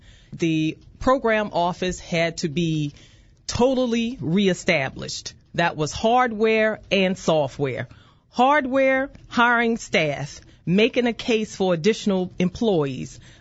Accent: Virginia, United States; I grew up in Virginia. I've been a Virginia resident all my life. I've lived in different parts of Virginia

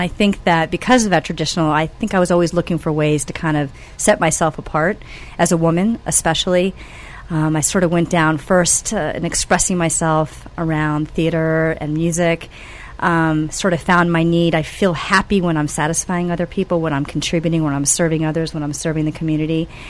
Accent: Washington, District of Columbia, United States; Actually, I'm from this area, born and raised, Washington, D.C. area.

